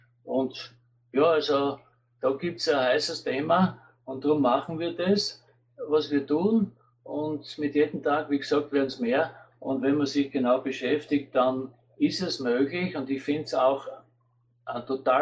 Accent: Austria; Und bei uns in Österreich hat diese Monika Silvester-Resch, sie hat da ausgearbeitet

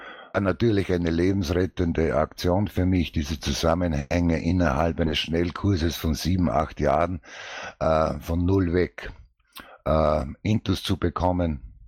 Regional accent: Upper Austria, Austria; ich bin hier in Oberösterreich geboren, im Hausruckwinkel, und bin in der Natur aufgewachsen, 5, also 6 Misthaufen sozusagen in voller Freiheit in der Natur.

